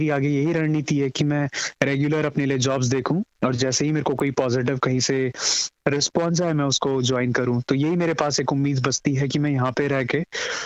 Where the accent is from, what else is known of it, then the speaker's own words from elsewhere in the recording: Uttarakhand, India; moved away; क्योंकि मैं उत्तराखंड स्टेट से आता हूं